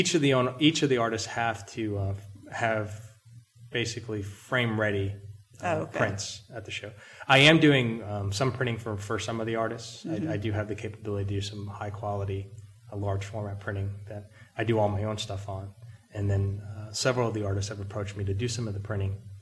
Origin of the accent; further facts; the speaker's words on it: New Jersey, United States; You know, growing up in New Jersey too, I had access to the buses. I could go to New York City for $4.